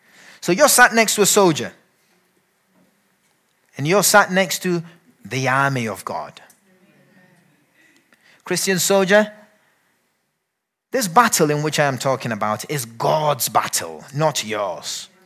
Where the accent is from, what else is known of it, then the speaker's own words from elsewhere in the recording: Ghana; when I grew up in Ghana, there was a proverb that says that the mice comes out to play when the cat is not around.